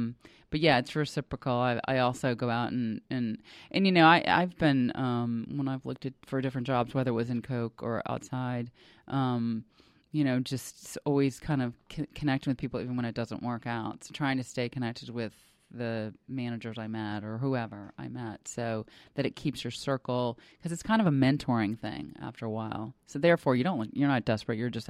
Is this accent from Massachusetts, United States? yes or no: yes; Boston, Massachusetts, United States; for example, I'm from Boston, actually